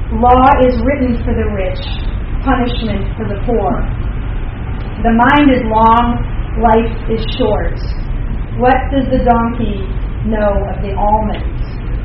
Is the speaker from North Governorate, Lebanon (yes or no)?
no; Beirut, Beirut Governorate, Lebanon; Lebanon, you know, and coming and growing up during the civil war in Beirut. And I would say because I grew up in the Armenian community